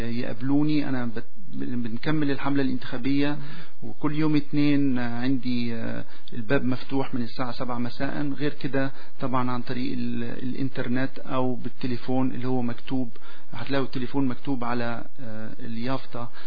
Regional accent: Quebec, Canada; انا كيبيكي كندي، فخور باصلي، ان امي من الشام وابويا من القدس، لكن بنشوف اليوم أنا مين. اليوم أنا فخور أني كيبيكوا، وفخور أني كندي،

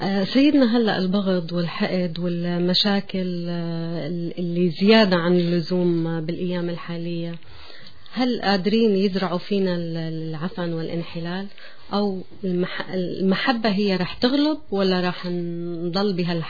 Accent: Syria; نحن حتى بهالازمة نحن اللي فيها كسوريين تحديدا عم بحكي

